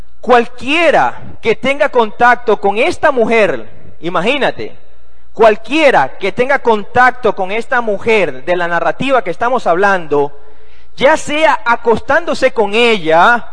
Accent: Ecuador; Y yo la verdad que me siento bien siendo ecuatoriano.

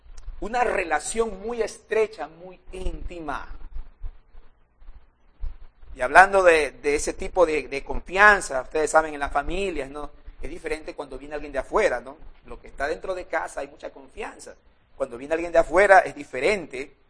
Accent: Guayaquil, Guayas, Ecuador; yo culturalmente, como guayaquileños, como ecuatorianos

